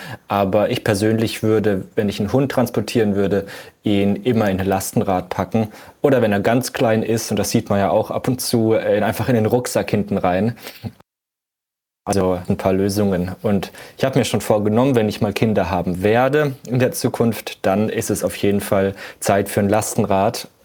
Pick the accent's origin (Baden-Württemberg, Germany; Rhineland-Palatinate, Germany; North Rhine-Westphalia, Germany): Baden-Württemberg, Germany; Freiburg; now in Berlin, Germany; ich bin tatsächlich gerade über den Winter nicht in Berlin. Ich bin in meiner Heimat in Freiburg und wohne dort auf dem Land